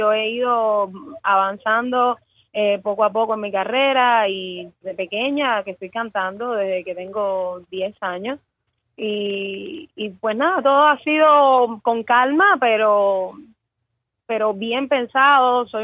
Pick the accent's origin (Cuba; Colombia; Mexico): Cuba; somos cubanos, Yemayá me acompañe